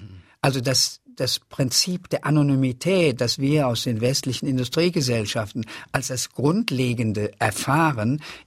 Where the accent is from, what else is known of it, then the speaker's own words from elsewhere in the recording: Cologne, North Rhine-Westphalia, Germany; also born or lived in Polish-Czech border; obwohl ich an der polnischen, tschechischen Grenze geboren bin. Es hat eher was zu tun mit der Stadt, wo ich aufgewachsen bin, nämlich Köln.